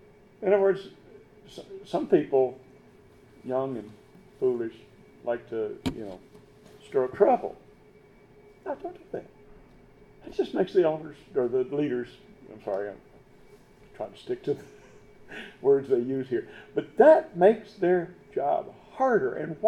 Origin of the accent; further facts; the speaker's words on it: Tennessee, United States; Not because I'm from Tennessee and now I'm here.